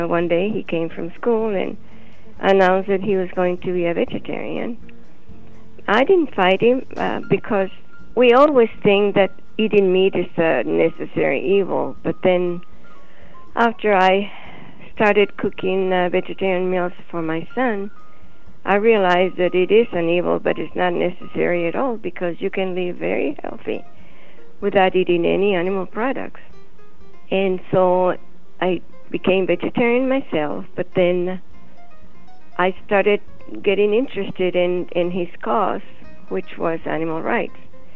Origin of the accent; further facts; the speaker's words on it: Chihuahua, Mexico; English is a second language; moved away as an adult; now in United States; I was born in Chihuahua, Mexico, in 1933. And I came to the United States in 1953 when I got married for the first time. I was 20 years old. I was raised in Chihuahua, a family of German descent